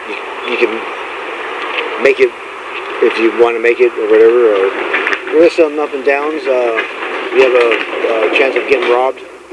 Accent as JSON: {"language": "English", "town": "Bonny Doon", "region": "California", "country": "United States", "tie": "born or raised there", "said": "I'm from here. I was born here. I grew up in Bonny Doon"}